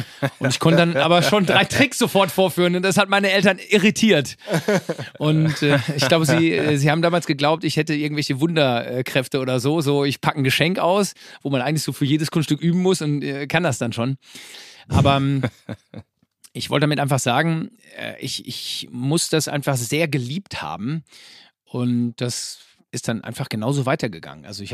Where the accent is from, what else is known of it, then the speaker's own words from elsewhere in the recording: Herford, North Rhine-Westphalia, Germany; born there; now in Bünde, Germany; Also derzeit leben wir in Bünde, das ist also ganz unweit von Herford, aber wir sind gebürtige Herforder, ist richtig.